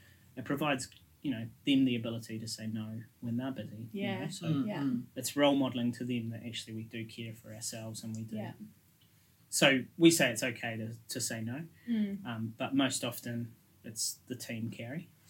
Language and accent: English; Christchurch, Canterbury, New Zealand; I grew up in Christchurch, so not known as the most bicultural city in the country.